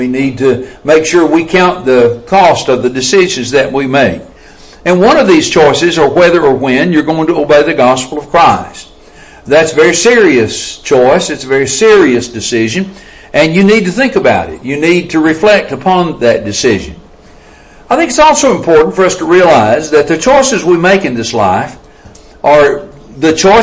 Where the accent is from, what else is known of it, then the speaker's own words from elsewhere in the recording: Coleman, Alabama, United States; I am from Coleman, Alabama.